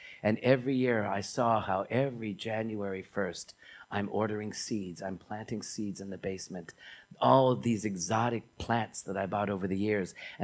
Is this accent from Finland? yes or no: no; New York City, New York, United States; And then being the New Yorker that I am, I wanted to give him a tip